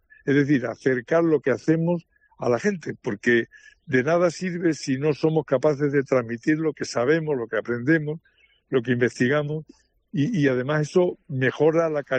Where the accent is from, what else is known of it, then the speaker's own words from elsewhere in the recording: Salvatierra de los Barros, Extremadura, Spain; como yo soy de Salvatierra de los Barros, pues una de las cosas que más me apasionan es el tema de la alfarería, de la alfarería tradicional